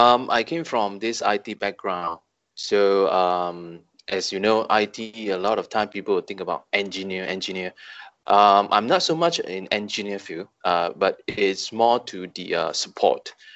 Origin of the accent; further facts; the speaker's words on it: Bukit Mertajam, Penang, Malaysia; So I was a Kampung boy. BM boy. I was born here, raised here, and I have a family here as well. So I'm staying in BM up to today.